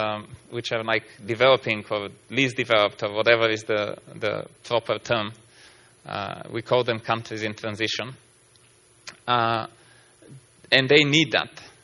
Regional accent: Bulgaria; English is a second language; Now, I come from Bulgaria.

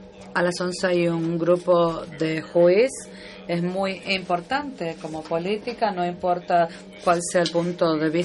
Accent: Vancouver, British Columbia, Canada; Spanish is a second language; now in Toronto, Canada; Vengo de Toronto, pero vengo originalmente de Vancouver con otros dos amigos de la secundaria.

